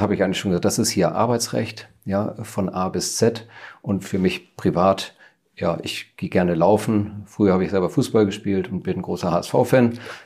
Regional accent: Stade, Lower Saxony, Germany; born there; Ja, also zunächst einmal, ich bin ein Stader, geboren in Stade, wohne mit meiner Frau, die hier Lehrerin in Stade ist, und den drei Kindern in Stade. Habe eigentlich immer hier gearbeitet, bin also damals nach Stade gezogen, als ich hier anfing, 2003.

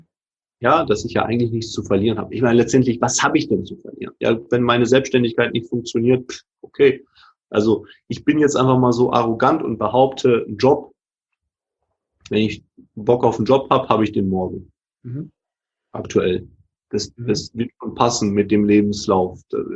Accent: Hamburg, Germany; ich komme ja aus Hamburg

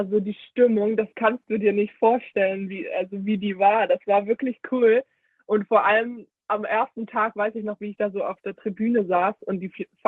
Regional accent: Germany; born there; ich wurde zwar in Deutschland geboren, aber das ist für mich sozusagen auch irgendwie ein anderes Land.

